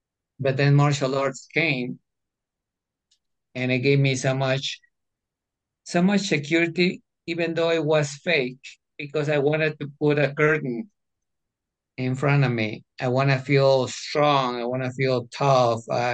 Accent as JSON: {"language": "English", "region": "Mexico City", "country": "Mexico", "second_language": "English", "said": "I'm from Mexico City. I was born in the late 60s. I'm the only child from a single mom in the 60s"}